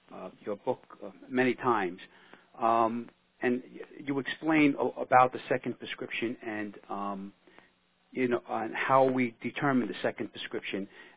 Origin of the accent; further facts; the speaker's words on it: Staten Island, New York, United States; from Staten Island.